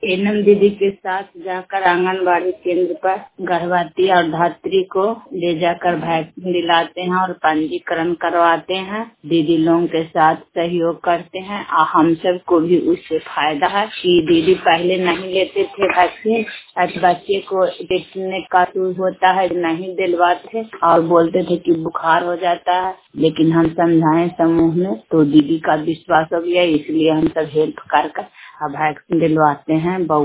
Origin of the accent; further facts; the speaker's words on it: Bihar, India; और हिलसा ब्लॉक मेरा पड़ता है। इंदौर टुगांग की रहने वाली हूँ।